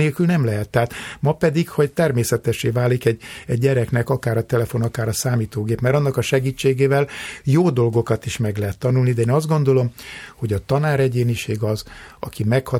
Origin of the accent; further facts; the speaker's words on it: Törökkoppány, Somogy, Hungary; én egy kis településen Törökkoppányban születtem, ott jártam általános iskolába, az alsó tagozat osztatlan volt